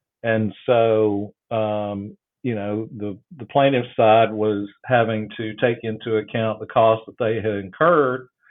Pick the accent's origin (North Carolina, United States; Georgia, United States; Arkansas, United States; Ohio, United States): North Carolina, United States; Asheville; but I'm from Asheville, which is Buncombe County up in the mountains, for those of you that are familiar with the Biltmore House.